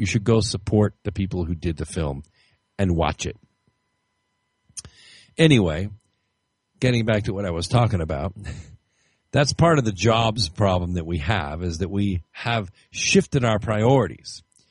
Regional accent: Los Angeles, California, United States; I grew up in Los Angeles, and I can tell you when I was a junior in high school, was very active in sports.

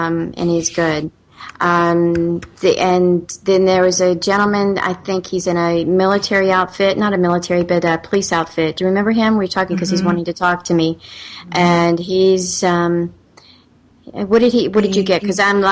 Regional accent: North Carolina, United States; Hey, y'all. I'm from North Carolina.

